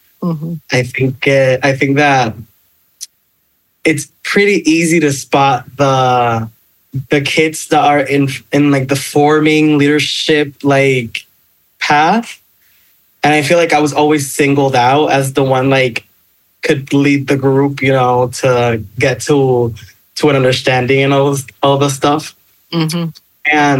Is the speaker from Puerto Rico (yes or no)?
yes; Aguadilla, Puerto Rico; I study in San Juan, which is the capital of Puerto Rico. And I'm from Aguadilla, which is in the northwest of the island.